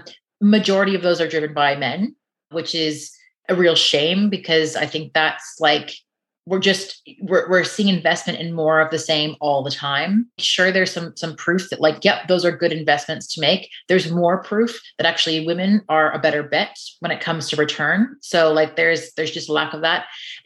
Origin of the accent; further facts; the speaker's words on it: Canada; now in Ireland; I'm from Canada, I'm not Irish, I've been here for 3 years.